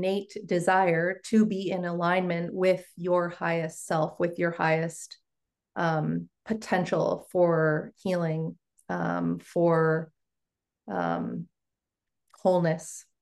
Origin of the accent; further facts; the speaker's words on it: California, United States; I grew up in the Bay Area, attending all of these like non-dualist kind of philosophical, spiritual thinkers.